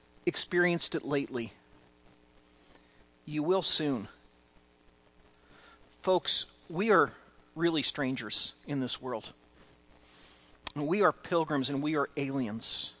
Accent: California, United States; also born or lived in Washington, United States; I was basically born and raised in California. We did have a few years in Washington

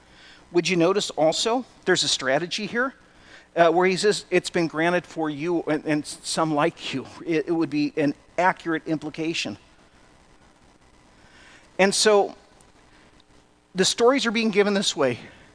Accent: Santa Rosa, California, United States; We grew up in Santa Rosa, and one of the things, my mom always wanted a garden

